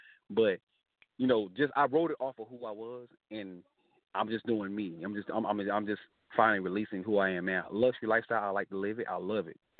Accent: South Carolina, United States; And I'm from the South. So South Carolina, you know, and, you know, slavery, you know, the Revolutionary War was fought here

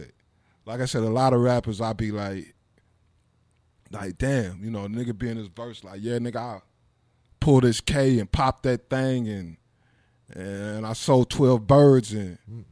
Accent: Columbia, Missouri, United States; when they ask where are you from, and I tell them, you know, Missouri, the first thing any out of towner is gonna be like St. Louis. You know what I'm saying? And I'll say Columbia.

